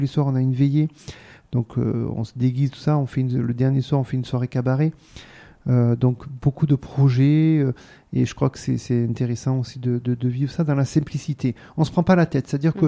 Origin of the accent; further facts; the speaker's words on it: Barrême, Provence-Alpes-Côte d'Azur, France; also born or lived in Digne; Je suis barrémois dinois, ou je ne sais pas comment vous, dinois, barrémois. Enfin, je suis un peu des deux parce que j'ai mon cœur à Barème quand même, parce que c'est un village qui est super et j'ai une maison là-bas.